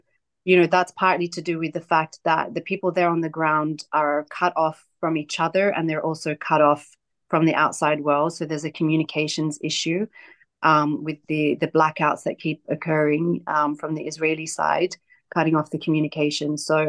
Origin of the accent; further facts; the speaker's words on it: Australia; So I'm Palestinian, but I grew up in Australia. My family is originally from Khalil, from Hebron area in the West Bank.